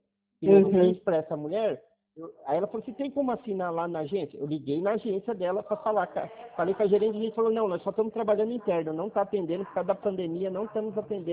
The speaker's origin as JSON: {"language": "Portuguese", "town": "Mogi Mirim", "region": "São Paulo", "country": "Brazil", "said": "Tô aqui em Mogi Mirim, Mogi Guaçu. Eu sou de Mogi Mirim e trabalho em Mogi Guaçu."}